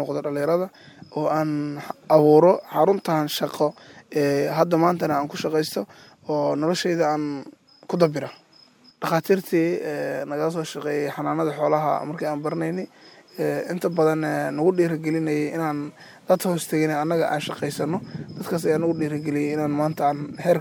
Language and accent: Somali; Beledweyne, Hiran, Somalia; waxaan ku qaatay magaalada Beledweyne. Heerka jaamacadeed waxaan kaga baxay idana magaalada Beledweyne, ilaa magaaladan ayaan ku noolaa, aan ku barbaaray oo aan wax ku bartay.